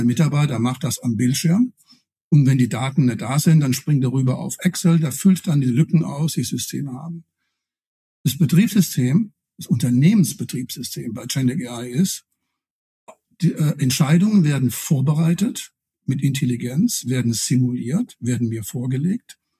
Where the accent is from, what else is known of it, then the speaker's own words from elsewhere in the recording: Rhineland-Palatinate, Germany; Das ist in der Pfalz, wo ich herkomme, sagen wir Hausmacher, wurscht.